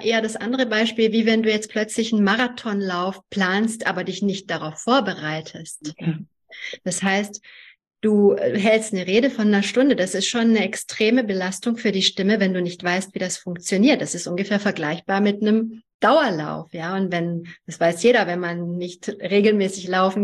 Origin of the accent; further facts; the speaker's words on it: Germany; German is a second language; also born or lived in Hungary; Und ich bin in Ungarn geboren. Ich war 7 Jahre alt, als ich nach Deutschland gekommen bin, wurde in die 2. Klasse eingeschult und konnte kein Wort Deutsch.